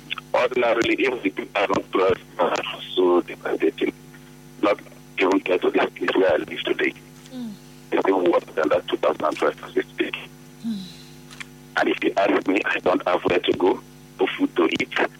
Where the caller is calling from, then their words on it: Opolo, Bayelsa, Nigeria; I'm calling from Opolo.